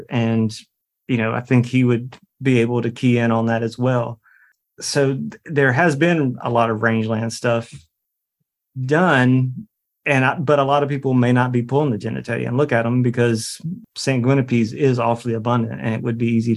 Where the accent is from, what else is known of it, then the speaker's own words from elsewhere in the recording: the South, United States; I'm from the South and I love the heat, but I'll do it if I have to.